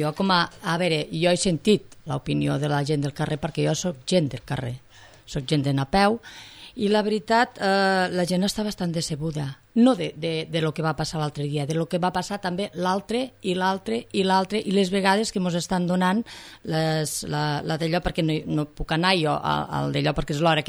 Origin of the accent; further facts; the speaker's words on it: Falset, Catalonia, Spain; Ara resulta que és una cosa del meu poble. Jo Falset lo sento molt al cor. Vale? Soc falsetenca, falsetana